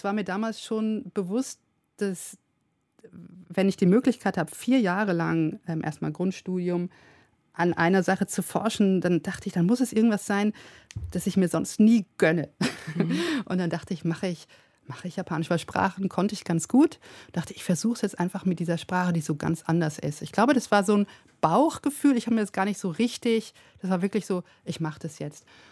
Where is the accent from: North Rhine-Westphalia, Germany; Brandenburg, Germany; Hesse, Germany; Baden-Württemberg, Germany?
Baden-Württemberg, Germany; Also ich bin in einem Dorf aufgewachsen im Schwarzwald und es ging eine Straße in das Dorf rein und die gleiche aber auch wieder raus.